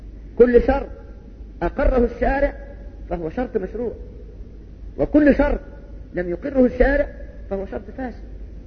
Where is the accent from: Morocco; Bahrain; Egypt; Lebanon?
Egypt; ودي مصيبتنا كمصريين او كمسلمين الان